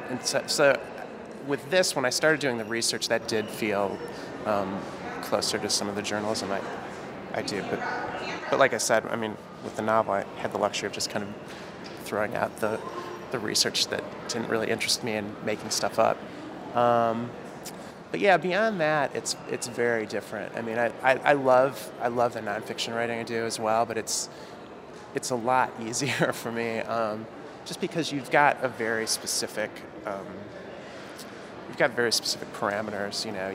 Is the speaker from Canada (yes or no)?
no; Michigan, United States; I grew up in just outside of Detroit, and sort of, all of the major knife grinders in the Detroit metropolitan area were somehow related to me